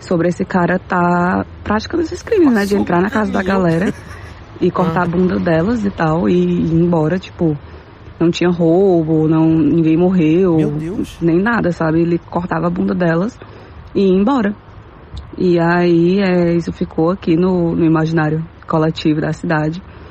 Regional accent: Fortaleza, Ceará, Brazil; sou de Fortaleza, Ceará.

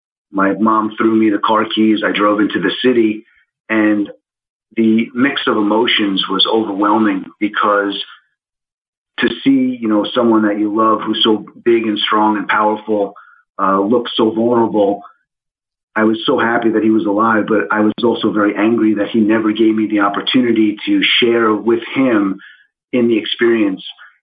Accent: New York, United States; the truth is that I'm originally from New York. I went to school in University of Florida

